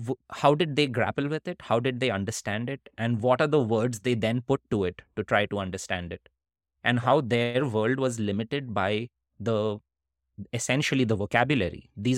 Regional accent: India; I am an Indian person, and most of us do this thing of studying completely things unrelated to our interests.

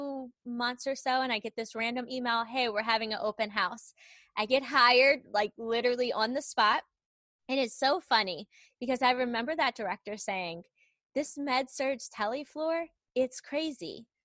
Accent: Maryland, United States; moved away as an adult; now in San Antonio, United States; And I lived in Maryland. I'm from Maryland, have lived there all my life.

